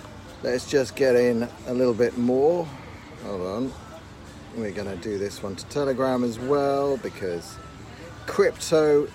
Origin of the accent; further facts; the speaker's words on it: England, United Kingdom; also born or lived in South Africa; now in Tel Aviv, Israel; I'm in Tel Aviv, I'm in Israel, I'm from England, and before that from South Africa.